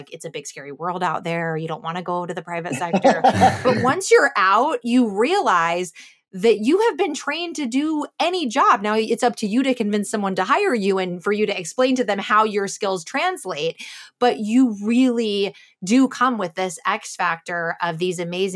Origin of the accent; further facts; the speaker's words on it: Chicago, Illinois, United States; I grew up in Chicago area with like cornfields. So there was no rock climbing for me.